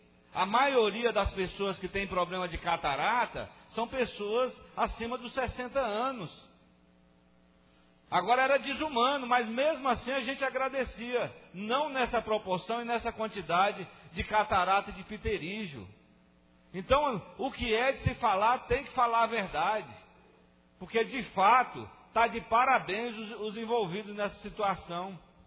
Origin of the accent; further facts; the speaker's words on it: Arinos, Minas Gerais, Brazil; tem muitos anos que eu moro em Arinos, nasci em Arinos, fui ainda criança, mas voltei para Arinos